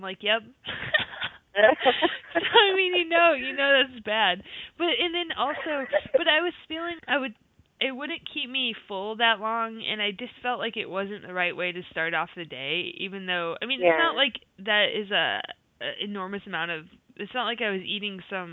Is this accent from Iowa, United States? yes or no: yes; Iowa, United States; I say it's because I'm from Iowa and I'm used to, like, farm stand tomatoes